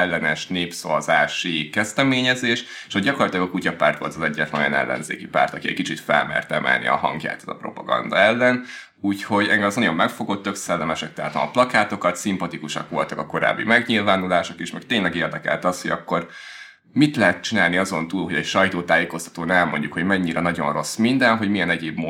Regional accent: Ajka, Veszprém County, Hungary; now in Budapest, Hungary; 23 éves vagyok, Ajkán születtem, ott tanultam, most pedig egyetemen vagyok Budapesten

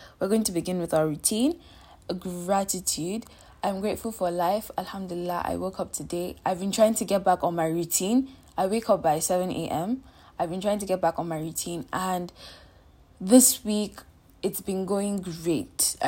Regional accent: Abuja, Federal Capital Territory, Nigeria; also born or lived in Kano State; But then I'm from Kano State. I did not grow up in Kano. I grew up in Abuja. But then I'm from Kano State.

